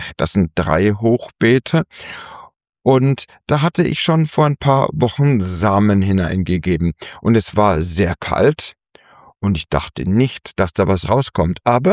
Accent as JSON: {"language": "German", "town": "Frankfurt", "region": "Hesse", "country": "Germany", "said": "meine Heimat in Frankfurt"}